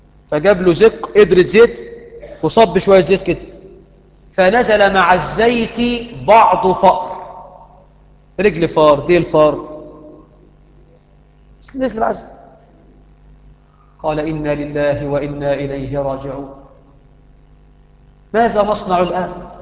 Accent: Egypt; احنا عندنا في مصر يقول لك بلفت الزبون، بلفته كلفته.

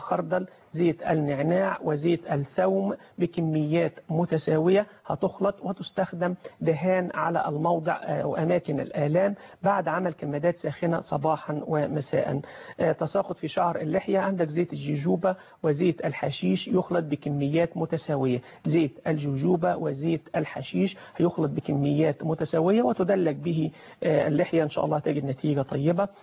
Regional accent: Egypt; ولكن للاسف طبعا يعني مش موجود عندنا في مصر

